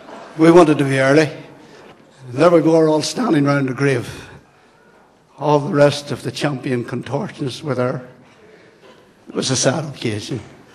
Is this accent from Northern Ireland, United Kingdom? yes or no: yes; Derry, Northern Ireland, United Kingdom; born there; I was born in Derry, which was a great surprise to my mother and father. They were in Belfast at the time.